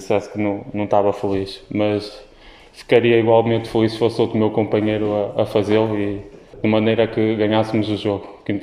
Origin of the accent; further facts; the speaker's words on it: Norte, Portugal; Para quem não sabe, sou do Norte, já tinha alguma ideia como é que as coisas eram aqui.